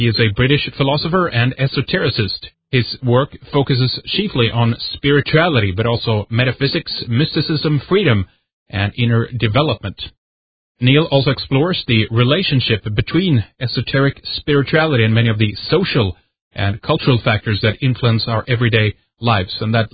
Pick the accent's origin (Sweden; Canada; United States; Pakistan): Sweden; English is a second language; I'm from Sweden.